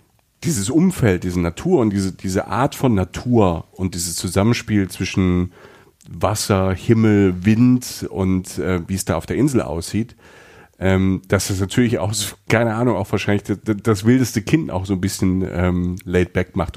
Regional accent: Southern Germany, Germany; ich als Süddeutscher

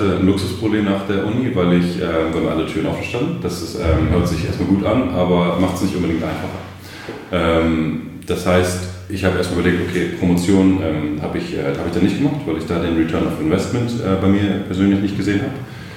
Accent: Berlin, Germany; bin ich in Berlin aufgewachsen

